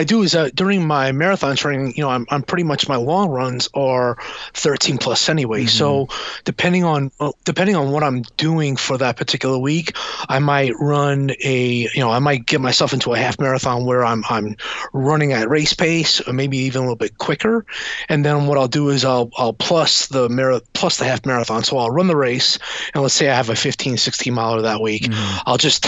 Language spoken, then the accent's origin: English; New York City, New York, United States; it's in my hometown. It's where I grew up, and it literally goes down the street where I hung out as a kid.